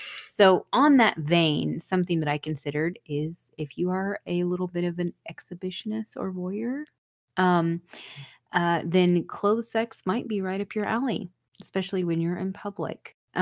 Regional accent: the South, United States; because I'm from the South, and not that I would ever do this because I'm a lady

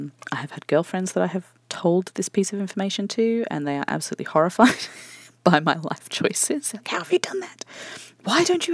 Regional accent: Australia; I am Australian and cunt is just a word. I have a small subset of friends who are extremely bogan Australians that I went to university

